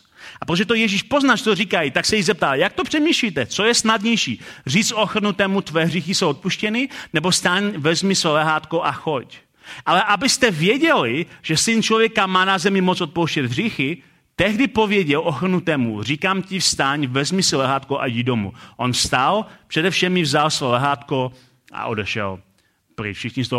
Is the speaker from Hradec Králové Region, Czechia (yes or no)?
yes; Hradec Králové, Hradec Králové Region, Czechia; Já říkal, já jsem z Hradce Králové